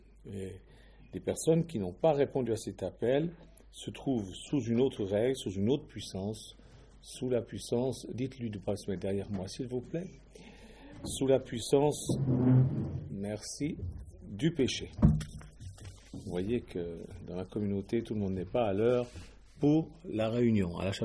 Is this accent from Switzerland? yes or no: yes; Switzerland; Bon, moi, je ne vais pas voter puisque je suis suisse